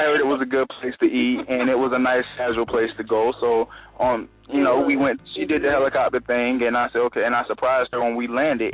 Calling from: Myrtle Beach, South Carolina, United States; I'm calling from Myrtle Beach.

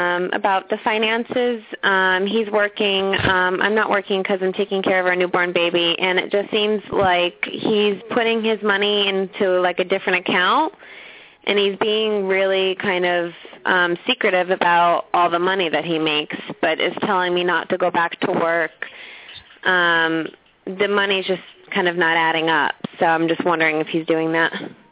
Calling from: Connecticut, United States; Connecticut.

